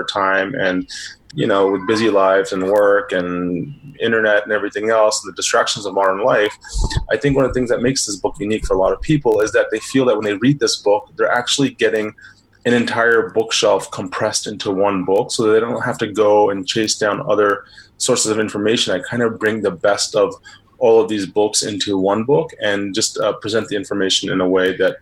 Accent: East Coast, United States; now in Phoenix, United States; speaking to you from Phoenix, Arizona, where I live. I have my parents are from Indian background. And I grew up in the States, in the East Coast

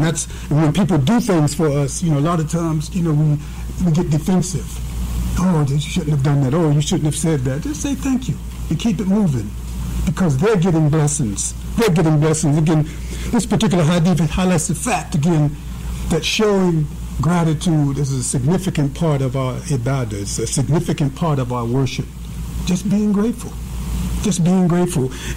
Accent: Chester, Pennsylvania, United States; our generation, when I was raised up in Chester, in the Philadelphia area, our generation, many of us didn't expect to make it to 21.

